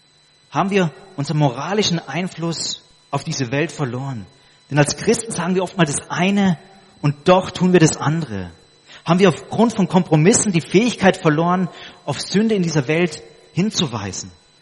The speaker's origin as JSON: {"language": "German", "country": "Papua New Guinea", "tie": "born or raised there", "said": "Und ich bin in Papua-Neuguinea aufgewachsen, da gibt es über 60 verschiedene Bananensorten."}